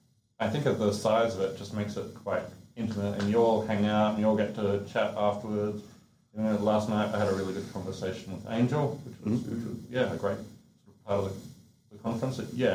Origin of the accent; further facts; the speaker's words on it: Sydney, New South Wales, Australia; I'm from Sydney.